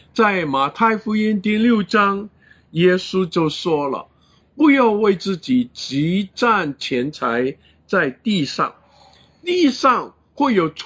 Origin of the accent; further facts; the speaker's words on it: Guangdong, China; 有时候我们广东人一见面就说恭喜发财啊